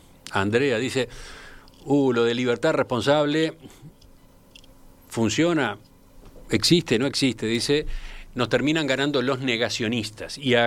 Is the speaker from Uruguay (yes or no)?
yes; Uruguay; ¿Será que como somos los uruguayos, qué, somos patéticos?